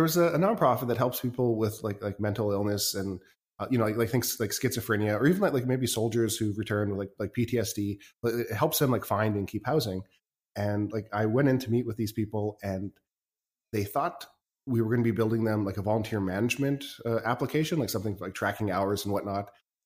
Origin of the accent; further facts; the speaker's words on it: Canada; also born or lived in China; I'm Canadian. I've lived in China a couple times.